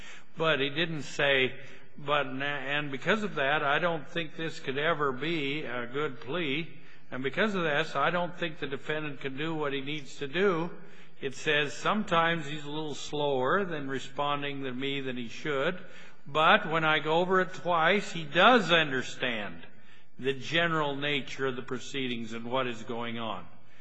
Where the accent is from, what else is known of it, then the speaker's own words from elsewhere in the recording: Idaho, United States; I don't know. I'm just from Idaho.